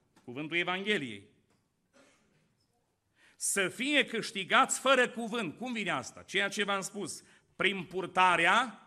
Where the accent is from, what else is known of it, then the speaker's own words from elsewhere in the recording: Suceava, Suceava County, Romania; La noi în Suceava, eu vin de acolo din Suceava